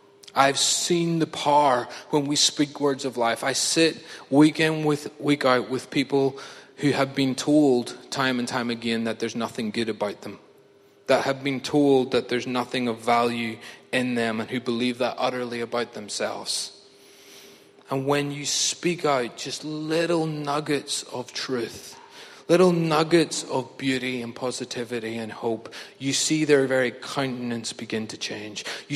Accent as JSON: {"language": "English", "town": "Ballymena", "region": "Northern Ireland", "country": "United Kingdom", "tie": "born or raised there", "said": "but I didn't grow up here. I grew up in Ballymena. It's God's country."}